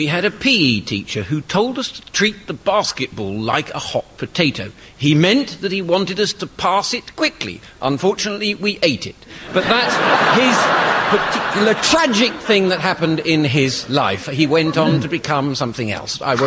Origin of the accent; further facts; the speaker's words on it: Brighton, South East England, United Kingdom; I haven't revealed this thus far in the show, but I was brought up in Brighton